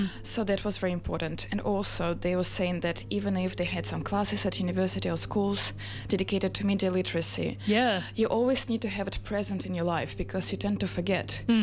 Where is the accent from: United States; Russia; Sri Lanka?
Russia; I feel like I'm actually from Russia.